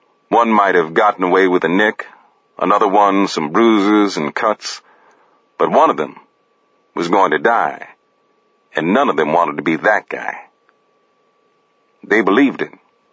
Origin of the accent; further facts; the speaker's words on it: Chicago, Illinois, United States; I'm from Chicago, did you know that?